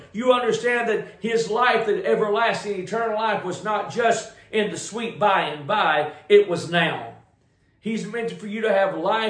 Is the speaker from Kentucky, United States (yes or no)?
no; Cleveland, Tennessee, United States; growing up in Cleveland, Tennessee, where I'm from, and heard the way sanctification was preached, it was more about the outward stuff.